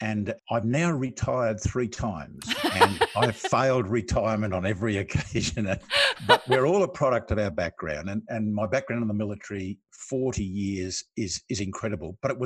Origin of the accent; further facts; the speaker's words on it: Australia; much more than my military career, I'm an Australian.